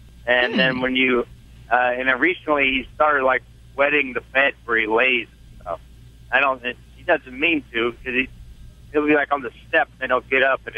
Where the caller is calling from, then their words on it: Effingham, Illinois, United States; I'm near Effingham, Illinois.